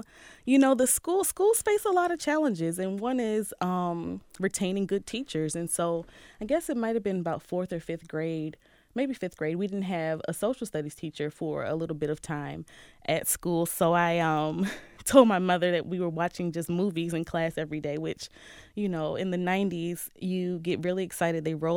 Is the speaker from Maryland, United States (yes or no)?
yes; Hyattsville, Maryland, United States; So Prince George's County is a suburb of D.C., probably 5 minutes from the D.C. borders where I grew up in Hyattsville, Maryland.